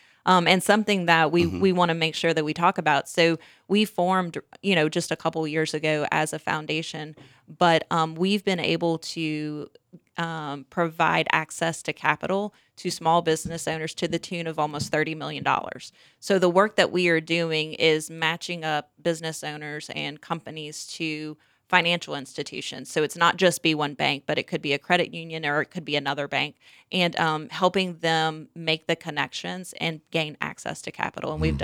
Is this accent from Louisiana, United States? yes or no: yes; Louisiana, United States; I am from Acadiana. That's correct.